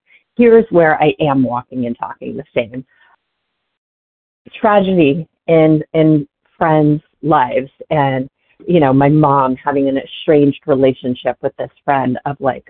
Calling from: Massachusetts, United States; from Massachusetts.

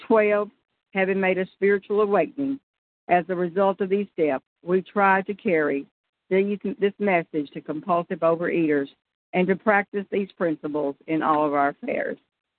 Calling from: Pensacola, Florida, United States; I'm coming from the Blue Angel Campgrounds in Pensacola, and I sure hope you can hear me because telephone service does not get an A here.

